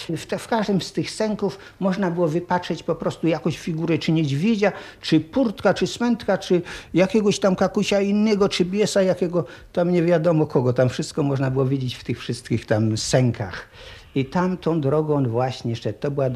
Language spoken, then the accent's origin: Polish; Karsin, Pomeranian Voivodeship, Poland; U nas w Karsynie to powstała pierwsza kapela kaszubska.